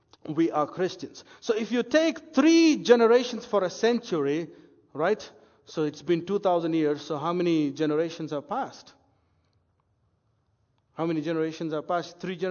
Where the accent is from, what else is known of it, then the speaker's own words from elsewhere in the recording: India; I'm from India, and you know, Jesus came to this world about 2,000 years ago, right? So our family has been, as far as I know, we are Christians from four generations.